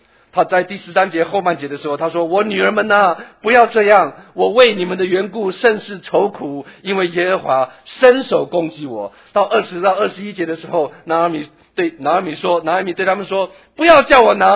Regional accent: Taiwan; 就算我是从台湾来的

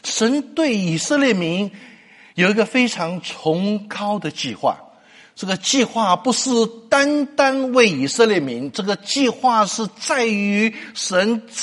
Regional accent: China; 我是中国人

